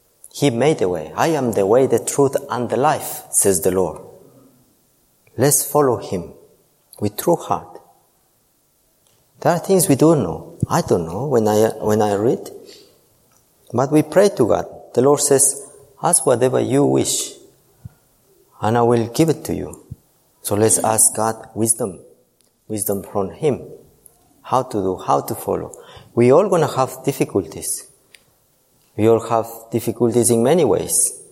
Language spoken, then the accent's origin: English; Ecuador; I come from Ecuador. It's very hard to be Christian there.